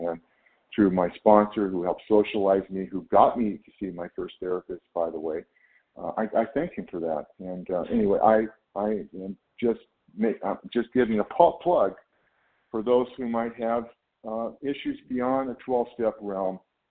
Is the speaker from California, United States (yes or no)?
yes; California, United States; Thank you, moderator. … I'm from California.